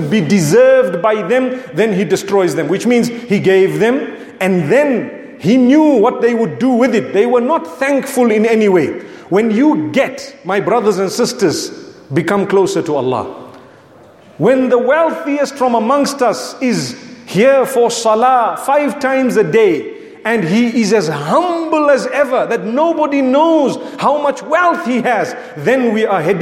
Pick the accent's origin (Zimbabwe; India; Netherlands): Zimbabwe; Ask me, I come from Zimbabwe.